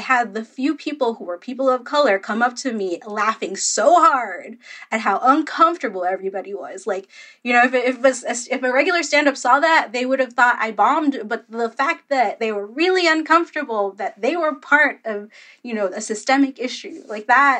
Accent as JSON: {"language": "English", "country": "Philippines", "said": "But the fact that I'm Filipino"}